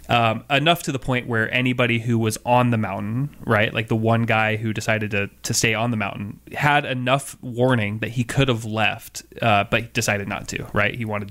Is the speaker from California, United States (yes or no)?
no; Seattle, Washington, United States; And part of that was probably just growing up in Seattle.